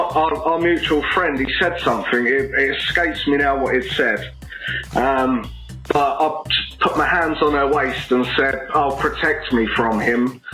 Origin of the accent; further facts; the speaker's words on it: Canterbury, South East England, United Kingdom; We're from Canterbury in Kent, in the UK.